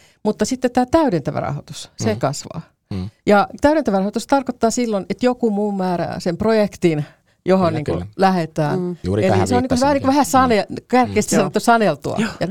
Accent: Karkkila, Uusimaa, Finland; Mä oon Karkkilasta kotoisin

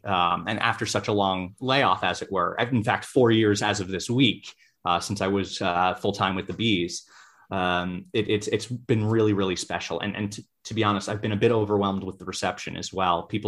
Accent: United States; accent: American; And I do find it a little ironic that my very American accent is suddenly the voice of British baseball

